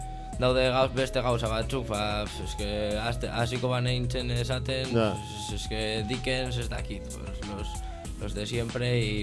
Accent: Basque Country, Spain; Somos de aquí, de Euskadi.

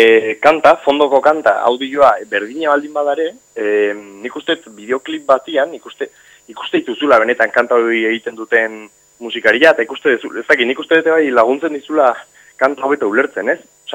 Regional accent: Hernani, Basque Country, Spain; Hernanin uste joko degula, nire herrian

